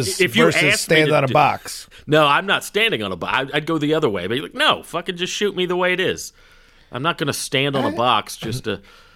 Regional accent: Woodstock, Georgia, United States; I was in the newspaper every week. They would cover Little League soccer in my hometown.

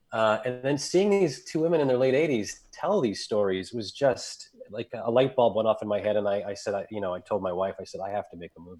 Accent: Canada; I grew up in Canada.

